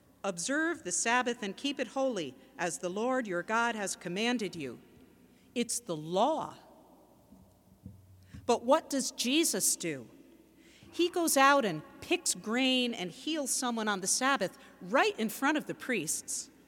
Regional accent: New York, United States; moved away; of you know that I am a transplant from New York. I love the West Coast, and the Northwest here is spectacular.

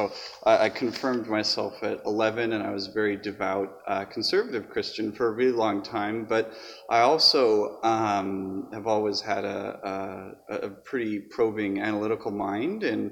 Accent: Ketchikan, Alaska, United States; And so I'm from Ketchikan, Alaska, and I've lived there for 15 years as he was leaving the Coast Guard and as he retired.

